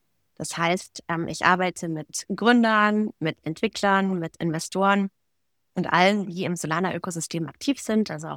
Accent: Germany; now in Switzerland; Ich war eine Deutsche, die in der Schweiz wohnt, mit einer Schweizer Nummer, aber einem deutschen Pass.

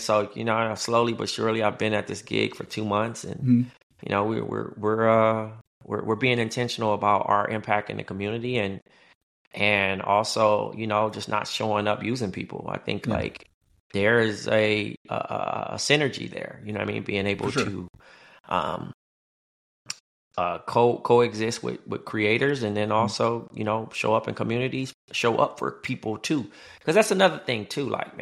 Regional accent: Compton, California, United States

